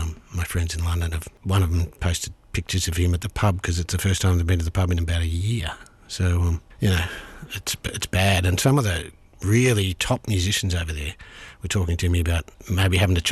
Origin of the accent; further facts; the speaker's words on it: Sydney, New South Wales, Australia; when I grew up in Sydney, there were gigs everywhere